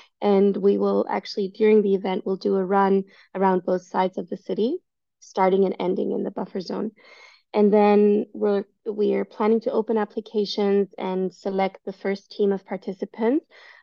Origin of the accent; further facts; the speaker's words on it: Cyprus; when I was growing up in Cyprus, I grew up in a time where the border was completely closed, so you could not move across the border. My family was originally from the north side of the island, so I knew that, you know, our roots are in the north